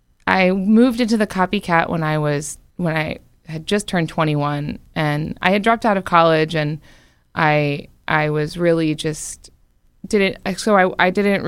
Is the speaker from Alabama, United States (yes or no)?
no; Baltimore, Maryland, United States; I felt like there were things about growing up in Baltimore and then continuing to live there that made my life very easy